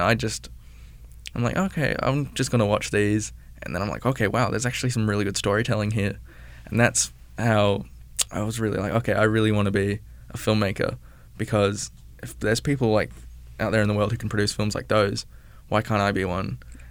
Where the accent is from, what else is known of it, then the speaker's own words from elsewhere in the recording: Melbourne, Victoria, Australia; I'm from Melbourne, Australia.